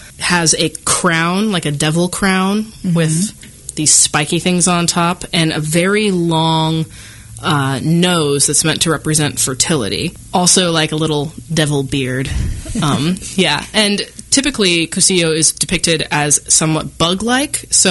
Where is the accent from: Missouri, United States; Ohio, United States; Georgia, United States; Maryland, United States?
Missouri, United States; St. Louis; Yeah, so I'm from St. Louis. I actually did my undergrad at UMKC. I'm from a huge Irish Catholic family